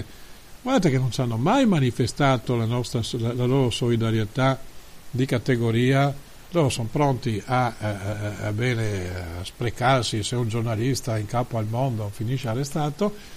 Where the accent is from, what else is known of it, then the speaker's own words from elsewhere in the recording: Trieste, Friuli-Venezia Giulia, Italy; Scusate se lo dico, ma da triestino ho tutto il diritto di dirlo